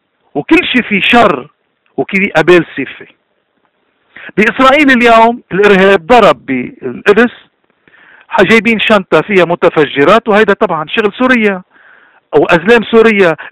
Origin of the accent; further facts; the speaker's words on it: Lebanon; بس نحن كلبنانيين منا هيدي أبدا أولويتنا